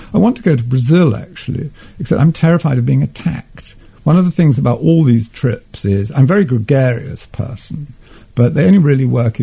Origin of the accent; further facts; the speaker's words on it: London, United Kingdom; born there; Well, I was born in London